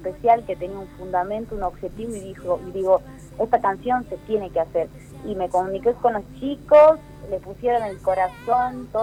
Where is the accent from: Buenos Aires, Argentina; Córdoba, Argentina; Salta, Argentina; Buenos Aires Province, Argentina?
Salta, Argentina; soy salteña y desde muy chiquita como que me empezó a interesar